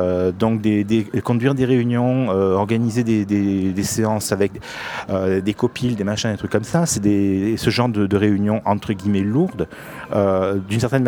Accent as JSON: {"language": "French", "town": "Marseille", "region": "Provence-Alpes-Côte d'Azur", "country": "France", "said": "J'ai continué sur Marseille, je suis marseillais d'origine. Donc je suis revenu tout naturellement à ma ville."}